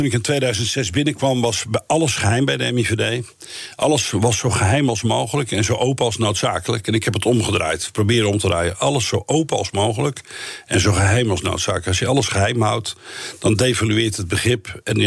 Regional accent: Netherlands; maar wij zijn Nederlanders, ze willen gewoon overal maatwerk plegen

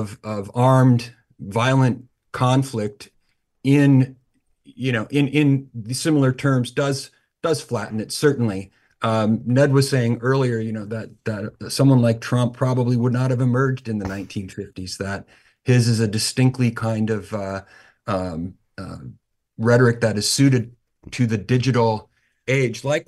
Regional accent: Midwest, United States; I'm a Midwesterner who moved to Georgia for graduate school

